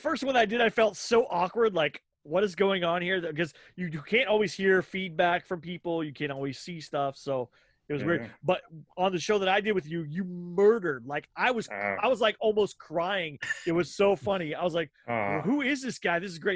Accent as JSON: {"language": "English", "town": "Temple", "region": "Texas", "country": "United States", "tie": "born or raised there", "said": "I grew up in Texas as well. I grew up in Temple, Texas, which is like right around kind of like 2 hours away from where you're at in San Antonio."}